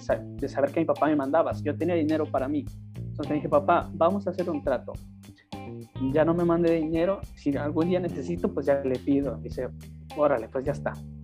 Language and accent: Spanish; Ñahuitlán, Oaxaca, Mexico; now in Morelia, Mexico; Soy orgullosamente oaxaqueño, soy orgullosamente ñahuiteco.